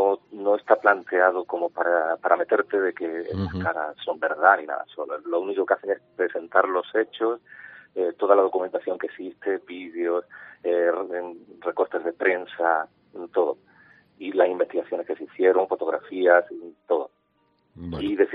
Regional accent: Belmez, Andalusia, Spain; ¿tú dónde eres? Mira, pues yo de Jaén. No, de un pueblo, no lo vas a conocer, un pueblo pequeñito. Pero ¿qué pueblo? Ya no te quedaba más remedio aunque lo dijeras con la boca pequeña. Belmez de la Moraleda.

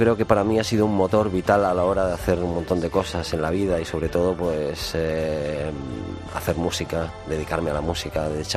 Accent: Almería, Andalusia, Spain; moved away; mi entrada en el 86 aquí, cuando me vine de Almería

